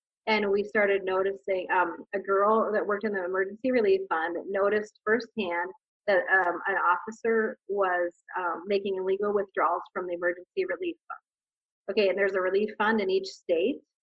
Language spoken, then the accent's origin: English; Minnesota, United States; now in Arizona, United States; and you're from Minnesota too, I'm from Minnesota, and the Minnesota Guard was just completely on the up and up.